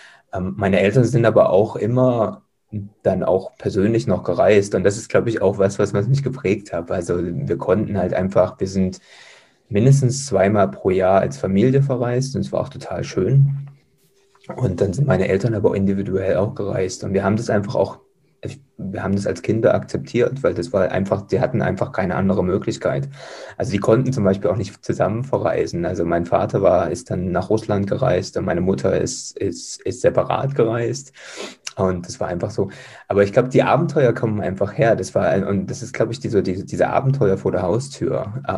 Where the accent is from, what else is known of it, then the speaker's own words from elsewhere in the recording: Heilbad Heiligenstadt, Thuringia, Germany; die Friedensfahrt ging vorbei an Heiligenstadt, wo ich aufgewachsen bin.